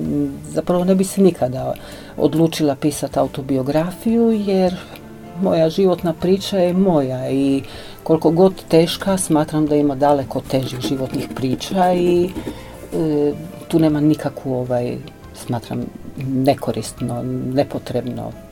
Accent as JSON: {"language": "Croatian", "town": "Vrata", "region": "Primorje-Gorski Kotar County", "country": "Croatia", "tie": "born or raised there", "also_born_or_lived": "Dedin", "said": "Ali sa 9 mjeseci roditelji su preselili u Vrata i tamo sam prohodala i odrasla, tako da sam Vratarka u biti, ali po rođenju Dedinarka."}